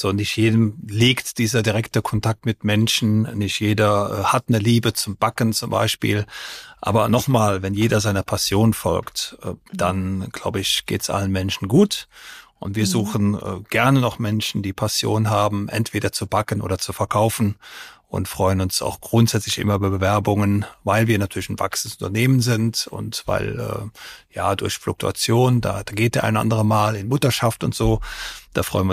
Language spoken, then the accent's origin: German; Mendig, Rhineland-Palatinate, Germany; Ich komme aus der Bierstadt Mendig.